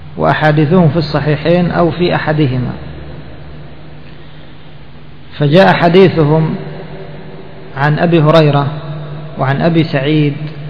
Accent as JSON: {"language": "Arabic", "country": "Egypt", "said": "والحمد لله قد خطبت بهذا الحديث مرتين، مرة هنا ومرة عندنا في مصر"}